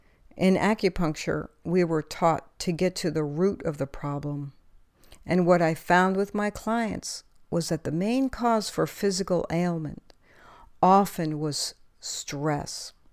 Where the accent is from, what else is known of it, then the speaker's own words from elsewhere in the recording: Washington, District of Columbia, United States; I grew up in Washington, D.C. and went to public schools there and continued on to college